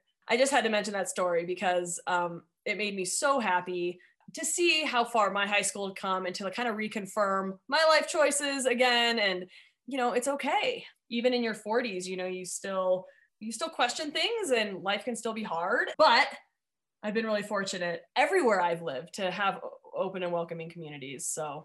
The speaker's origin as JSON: {"language": "English", "town": "Chicago", "region": "Illinois", "country": "United States", "tie": "born or raised there", "lives_now": "Colorado, United States", "said": "I'm a Chicagoan. I grew up in the Chicago area. I went to college out west."}